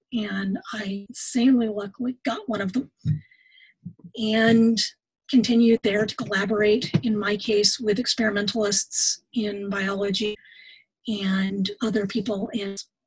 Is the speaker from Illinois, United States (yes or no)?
no; California, United States; I grew up in California, and I grew up paying a lot of attention to water rights in California and water restrictions and in the desert Southwest.